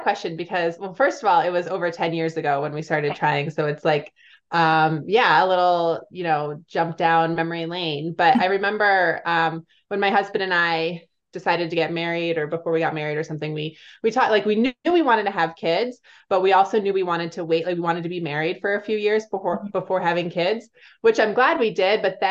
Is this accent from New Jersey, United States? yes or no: yes; New Jersey, United States; But I grew up in New Jersey in like the Northeast.